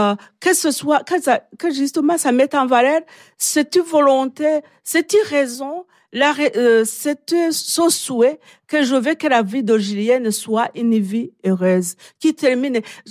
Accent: Rwanda; Si vous allez chez moi au Rwanda, vous êtes Muzungu.

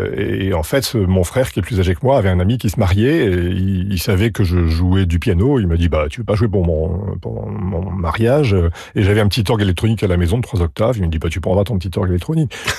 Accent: Boulogne-sur-Mer, Hauts-de-France, France; je retourne dans ma ville natale cet après-midi et j'y jouerai un concert demain dans l'église où j'ai commencé l'orgue.

